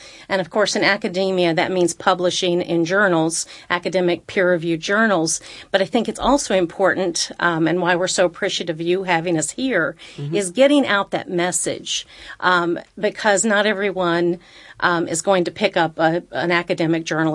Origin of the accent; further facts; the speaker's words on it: Appalachia, United States; I grew up in Appalachia, very, very poor. And my dad was a country preacher, one of his three jobs.